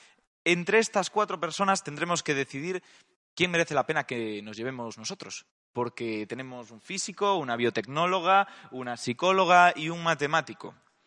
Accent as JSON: {"language": "Spanish", "region": "Galicia", "country": "Spain", "said": "Como gallego no lo perdono."}